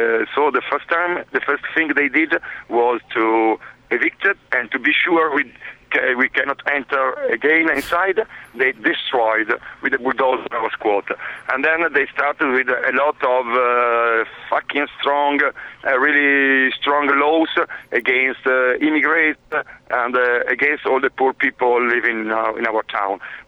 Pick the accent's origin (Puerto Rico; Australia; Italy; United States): Italy; Verona, Veneto; English is a second language; But at the same time, there is in my hometown, there are a few people working a lot against this situation.